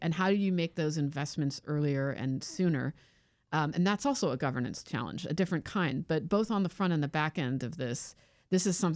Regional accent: California, United States; we've got wildfires in California that are, you know, from my home state, that are raging out of control

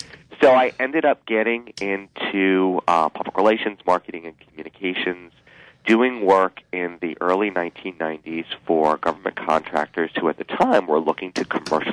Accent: Silver Spring, Maryland, United States; So I was raised in Silver Spring, Maryland, right outside of Washington, D.C., got a journalism degree from the University of Maryland.

